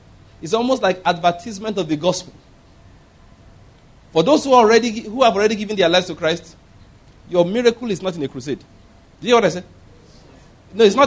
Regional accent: Anambra, Nigeria; because I am from Anambra State, I cannot marry the brother that is from Enugu State.

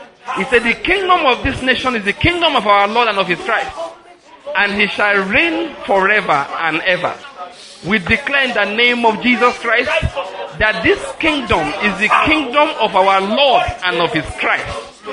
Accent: Nigeria; We're all from Nigeria, we'll do something.

